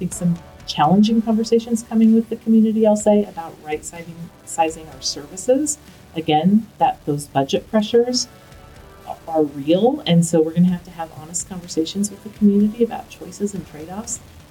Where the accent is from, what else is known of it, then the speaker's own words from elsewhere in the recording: Nebraska, United States; now in Fort Collins, United States; So I am actually a Nebraska girl.